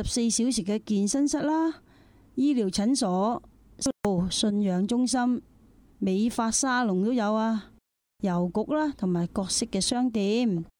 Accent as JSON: {"language": "Cantonese", "country": "Hong Kong", "said": "即系我哋香港人听起就好特别系嘛？"}